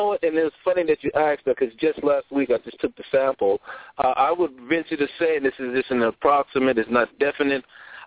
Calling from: North Carolina, United States; calling from North Carolina. I like the topic that you have. I'm a correctional officer out here in North Carolina.

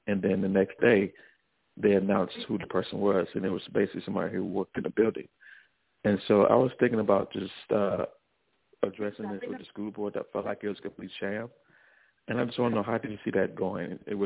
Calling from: Los Angeles, California, United States; I'm calling from Los Angeles.

